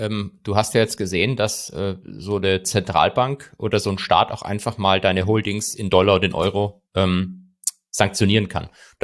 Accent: Bavaria, Germany; Ich bin ja Bayer, auch wenn ich nicht mehr in Bayern wohne.

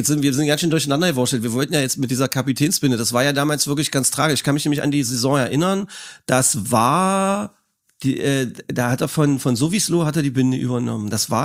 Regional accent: Erfurt, Thuringia, Germany; Als Erfurter darf man Jena nicht gut finden.

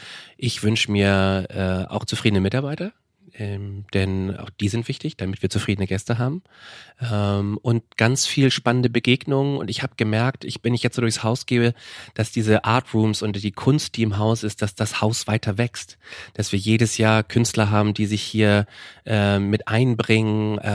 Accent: Ahrensburg, Schleswig-Holstein, Germany; Ich bin in Ahrensburg aufgewachsen, also ein bisschen an den Grenzen von Hamburg.

